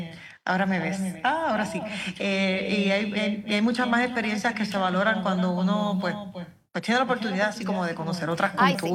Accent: Puerto Rico; ciudadanos americanos, entiéndase, puertorriqueños, porque lo somos, americanos

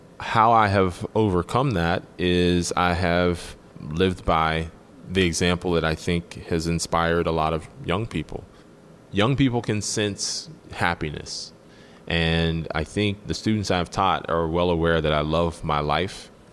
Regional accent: Braddock, Pennsylvania, United States; I am from Braddock, born and raised. I had a great childhood.

